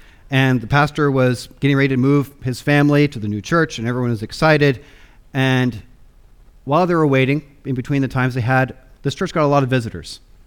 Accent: Spokane, Washington, United States; When I was growing up in Spokane

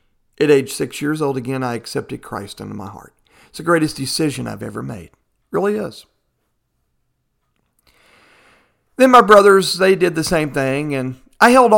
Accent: Fort Worth, Texas, United States; I live in Fort Worth, Texas, born and raised in Texas. Of course, native again in Fort Worth, Texas.

